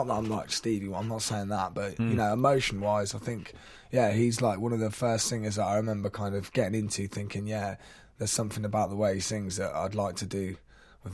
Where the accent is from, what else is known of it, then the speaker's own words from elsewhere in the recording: Rugby, West Midlands, United Kingdom; born there; also born or lived in Cornwall; now in London, United Kingdom; Well, I'm 23 now. I feel like I've aged quite a bloody bit in the last couple of years. But yeah, I was born in Rugby. I moved around quite a lot when I was growing up. Ended up in Cornwall. And then I moved to London